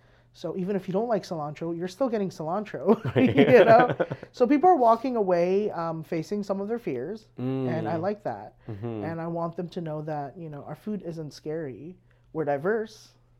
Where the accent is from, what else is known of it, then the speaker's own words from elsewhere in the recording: Hawaii, United States; now in Canada; because I was born and raised in Hawaii, and I grew up with a lot of Portuguese food.